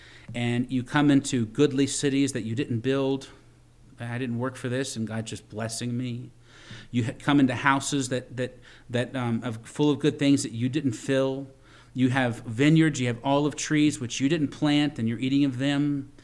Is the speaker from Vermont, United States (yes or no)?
no; Virginia, United States; I come from the East Coast in Virginia. I grew up and I went to a Christian school.